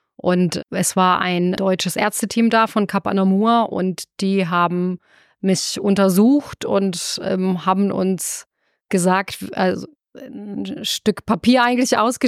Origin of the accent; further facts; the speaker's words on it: Sarajevo, Federation of Bosnia and Herzegovina, Bosnia & Herzegovina; German is a second language; now in Germany; ich bin in Sarajevo groß geworden und die Stadt wurde umzingelt und belagert und beschossen.